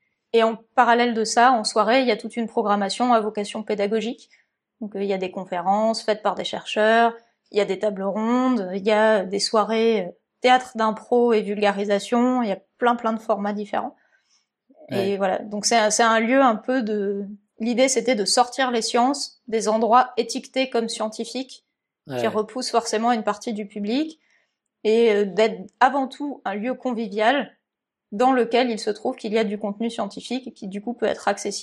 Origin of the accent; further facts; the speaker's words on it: Toulouse, Occitanie, France; also born or lived in Marseille; moi je suis du sud, hein. Clairement, je suis née à Marseille, j'ai grandi à côté de Toulouse, j'ai fait ma thèse à Montpellier, donc la vie en Normandie, c'était pas le rêve absolu.